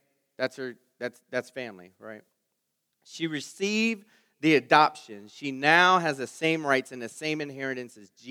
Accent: Houston, Texas, United States; We're from Houston. We know what slowing it down looks like.

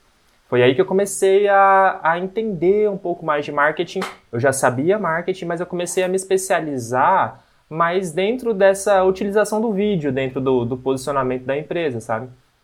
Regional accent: Londrina, Paraná, Brazil; now in Barueri, Brazil; Eu sou aqui de Londrina, atualmente não moro aqui, moro em Alfa, que é em Barueri, fica uns 20 minutos de São Paulo.

